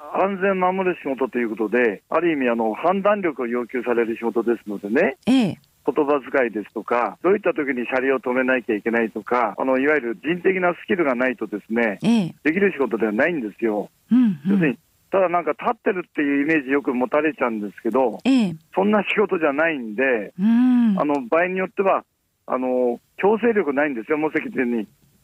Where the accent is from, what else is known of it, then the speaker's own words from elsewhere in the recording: Edogawa, Tokyo, Japan; たまたま私江戸川、生まれも育ちも江戸川なんですが、